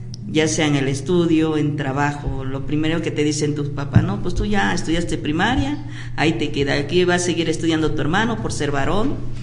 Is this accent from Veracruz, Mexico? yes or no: yes; Veracruz, Mexico; moved away; yo vengo del estado de Veracruz, aquí tengo ya 26 años viviendo.